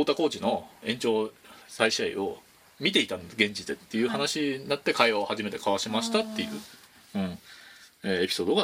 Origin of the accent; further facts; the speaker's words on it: Tochigi, Japan; 僕は栃木出身なんだけど、